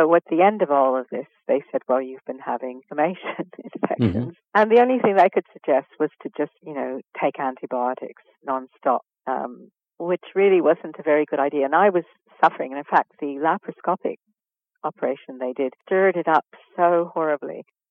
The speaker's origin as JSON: {"language": "English", "country": "Canada", "lives_now": "United Kingdom", "said": "Well, I'm originally Canadian"}